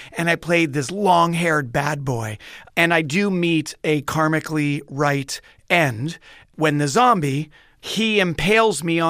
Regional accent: Montreal, Quebec, Canada; So I'm from Montreal, and I used to do some acting when I was a kid

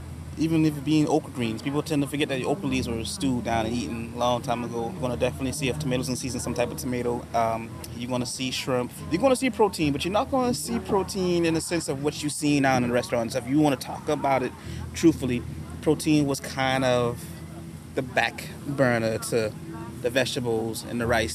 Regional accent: Charleston, South Carolina, United States; And this is coming from somebody born and raised in Charleston. You can ask most locals from Charleston about Charleston food

